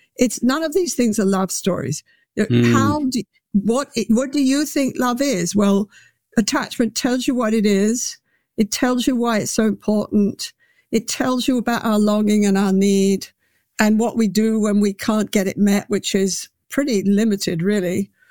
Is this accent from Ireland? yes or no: no; England, United Kingdom; Being a bit of a rebel myself and being English, I feel entitled to say that.